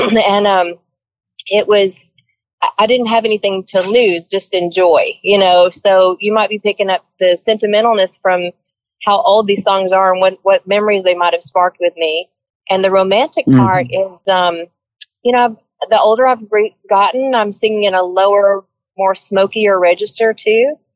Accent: Hendersonville, Tennessee, United States; also born or lived in Oklahoma; And I was born in Oklahoma. And when Conway decided to bring his music business from Oklahoma to Tennessee, when I was around 6 or 7, I guess, my whole family and his whole organization made the trek over from Oklahoma City to Hendersonville, Tennessee

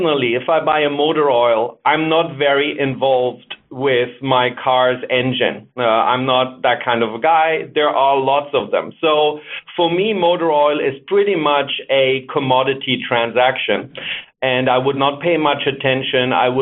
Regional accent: Germany; accent: German; English is a second language; So I'm German, as you can hear from my accent. And Uber in German means above and beyond.

